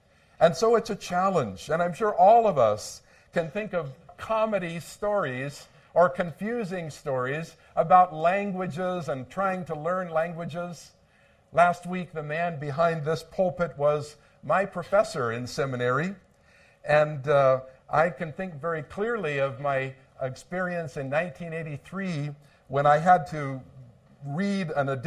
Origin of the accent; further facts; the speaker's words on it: Los Angeles, California, United States; I thought about the people that I grew up with in Los Angeles.